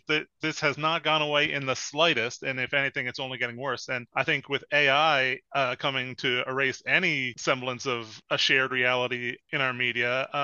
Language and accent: English; Canada; I'm Canadian